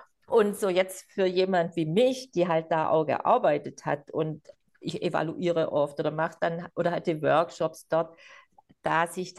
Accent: Southern Germany, Germany; der hat zum Beispiel mich als Süddeutsche besser verstanden als die Schweizerdeutschen.

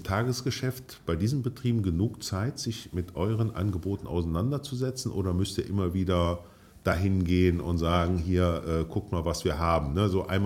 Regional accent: Cologne, North Rhine-Westphalia, Germany; darf ich als Kölner auch mal nochmal betonen

